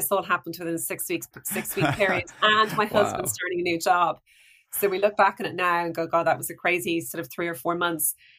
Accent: Ireland; I thought, how hard can this be to set up a business in Ireland? I'm Irish and I've got relationships

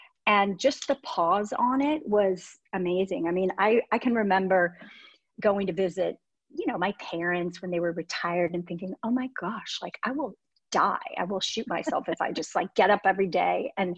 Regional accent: Dubuque, Iowa, United States; born there; also born or lived in Minnesota / Wisconsin / Indiana / Illinois; Well, I'm from all over. I was born in Dubuque, Iowa. You can believe that. And then moved every about 2 years of my life all over the Midwest. I lived in Minnesota, Wisconsin, Indiana, Illinois. Then my parents moved to New Jersey.

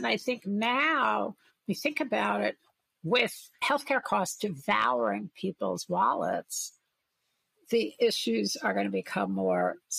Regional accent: Brooklyn, New York, United States; I'm from Brooklyn, if you can't tell from my accent

